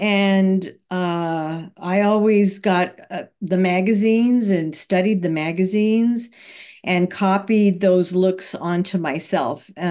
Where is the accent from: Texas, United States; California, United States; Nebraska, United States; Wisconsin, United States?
California, United States; Newhall; Well, I grew up in Los Angeles. I grew up in a small town called Newhall, California, which I still live.